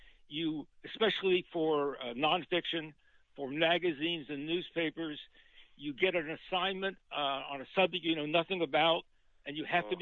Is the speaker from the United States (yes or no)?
yes; Cincinnati, Ohio, United States; born there; I was born in Cincinnati.